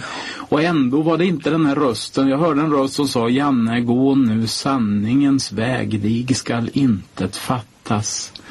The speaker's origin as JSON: {"language": "Swedish", "region": "Östergötland", "country": "Sweden", "accent": "Östgötska", "said": "Det går inte att trimma bort Östgötskan."}